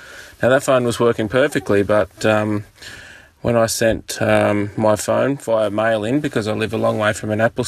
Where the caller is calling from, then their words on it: Deniliquin, New South Wales, Australia; I'm calling from Deniliquin in Australia.